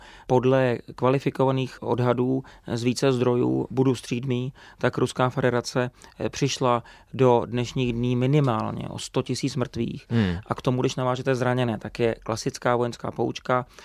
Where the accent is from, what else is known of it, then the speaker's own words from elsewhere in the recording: České Budějovice, South Bohemian Region, Czechia; jsem Českých Budějovic, tak tam přišly jednotky